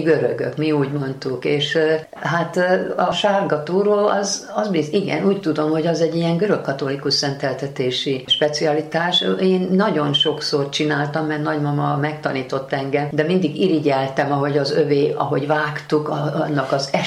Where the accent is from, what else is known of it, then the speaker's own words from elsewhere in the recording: Debrecen, Hajdú-Bihar, Hungary; hadd említsem meg a szülővárosomat, Debrecent, nagyon-nagyon nagy szeretettel gondolok Debrecenre